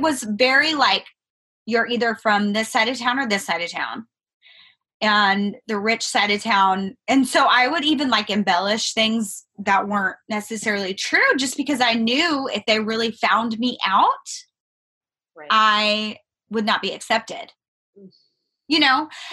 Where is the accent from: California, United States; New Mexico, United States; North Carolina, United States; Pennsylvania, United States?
New Mexico, United States; now in Waco, United States; Well, I grew up in New Mexico and I moved to Texas, and it was a very big culture shock to me.